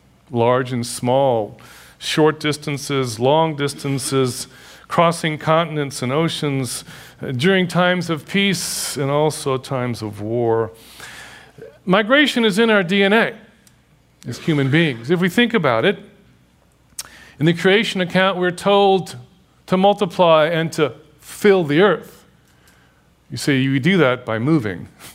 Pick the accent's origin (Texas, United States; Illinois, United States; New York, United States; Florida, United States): Texas, United States; Houston; Growing up in Houston, we had friends who were Latins, but they were Cuban Americans